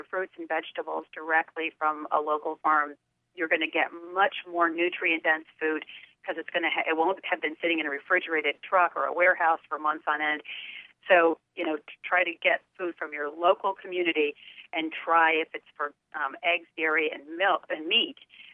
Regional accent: Kalamazoo, Michigan, United States; I always love coming to Kalamazoo more than any place else because it's still my hometown.

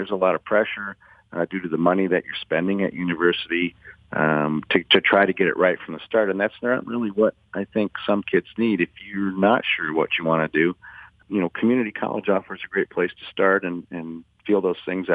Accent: Detroit, Michigan, United States; growing up in the Motor City, I was always into mechanics and automotive, had a lot of automotive interests.

